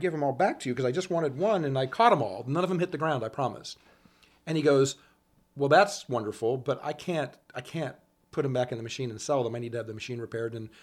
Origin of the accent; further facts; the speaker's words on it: Kansas City, United States; moved away as an adult; also born or lived in California; Grew up in Kansas City, was there till I was 30, and then moved to California.